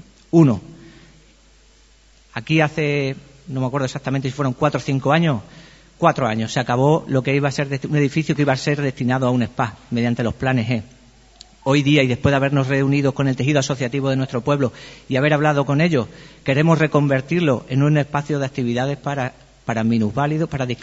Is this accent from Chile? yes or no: no; Guareña, Extremadura, Spain; lo bien que voy a hablar de mi pueblo y de nuestras gentes. Tenemos un tejido asociativo aquí en Guareña que ha crecido exponencialmente en estos últimos 5 o 6 años.